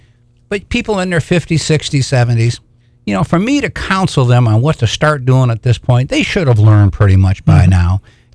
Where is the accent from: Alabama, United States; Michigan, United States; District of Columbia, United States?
Michigan, United States; All those New Yorkers, and I'm from Michigan, Michiganders and Ohio